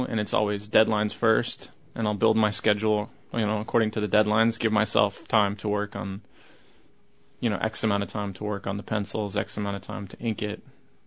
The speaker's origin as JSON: {"language": "English", "region": "Alaska", "country": "United States", "said": "because we're both from Alaska, and this is kind of a comic book based on a traditional Alaskan story."}